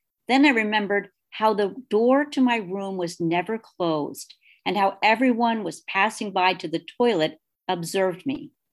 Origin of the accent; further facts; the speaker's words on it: Poland; I grew up in Poland, and during my childhood, I had to share a room, which functioned as a kitchen, dining room, bedroom for my parents, and my bedroom with my parents.